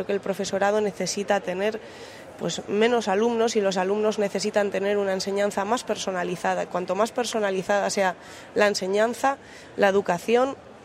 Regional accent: Asturias, Spain; soy de Asturias y estudié en Madrid

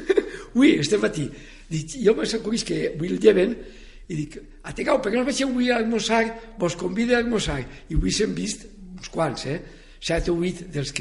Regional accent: Catarroja, Valencian Community, Spain; I les reunions les fem en el meu poble, en Catarroja

